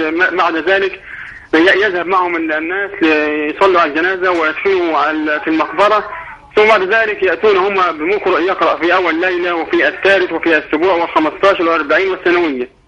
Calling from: Minya, Minya Governorate, Egypt; نحن في مدينة المنيا من كرة صعيد مصر.

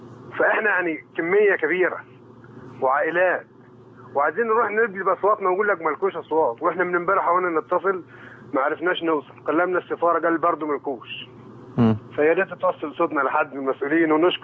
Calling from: Jordan; فأنا بتصل من الأردن عشان أقول لحضرتك حاجة

